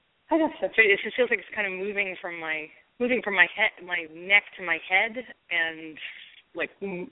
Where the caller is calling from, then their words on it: Brooklyn, New York, United States; I'm calling from Brooklyn.